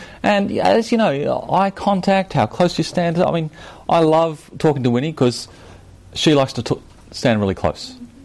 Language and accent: English; Indonesia; Well, I grew up in Indonesia.